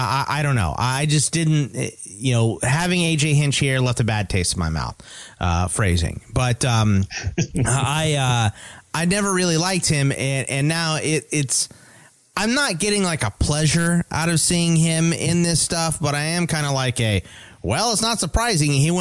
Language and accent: English; Houston, Texas, United States; Look, I'm from the Houston area, so I, you know, I don't root for the Astros, but I pull for them